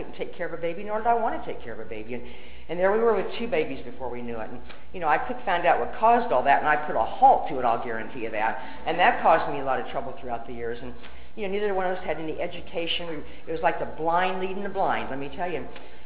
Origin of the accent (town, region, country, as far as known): Lincoln, Nebraska, United States; born or raised there